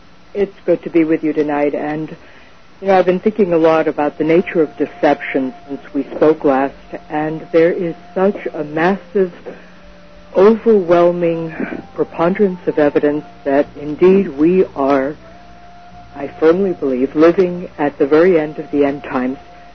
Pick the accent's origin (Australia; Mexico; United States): Mexico; My sister and I were growing up in Mexico at the time.